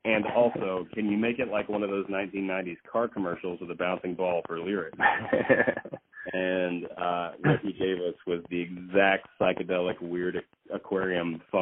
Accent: Fort Worth, Texas, United States; I grew up in Fort Worth, Texas. I did a lot of growing up in Austin because I was in college at the time. But when I was a kid, it was in Fort Worth.

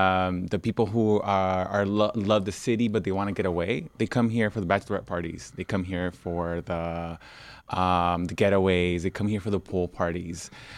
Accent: Los Angeles, California, United States; because I'm from LA, I'm from Mexico.

